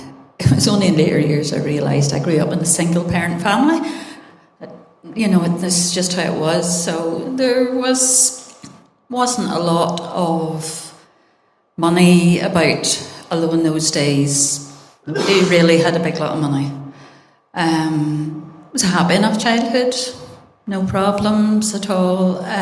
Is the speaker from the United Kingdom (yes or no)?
yes; Portrush, Northern Ireland, United Kingdom; I grew up in Portrush.